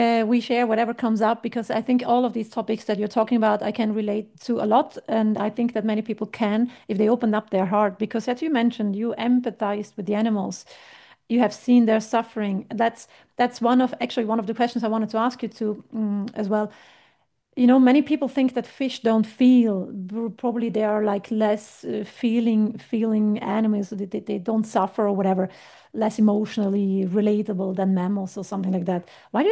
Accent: northern Italy, Italy; And I know and see in my hometown, it's northern part of Italy, there's no ocean around.

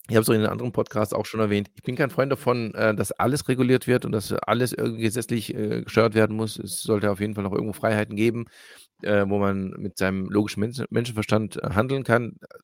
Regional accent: Croatia; also ich bin ja Kroate

